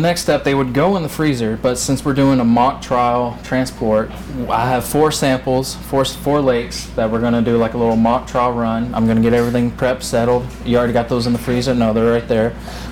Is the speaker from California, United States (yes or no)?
no; Louisiana, United States; I'm originally from Louisiana.